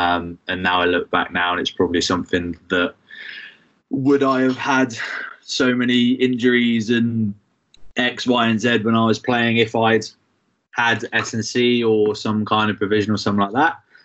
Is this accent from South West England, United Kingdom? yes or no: yes; South West England, United Kingdom; I grew up in North Devon, so there were literally 65 kids in my whole primary school and then about 500, 600 kids in my secondary school.